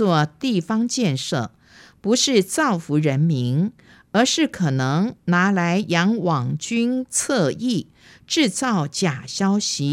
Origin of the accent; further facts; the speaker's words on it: Dawu, Taitung County, Taiwan; 我来自南回地区大武乡，跟许多乡亲一样，曾到外县市读书工作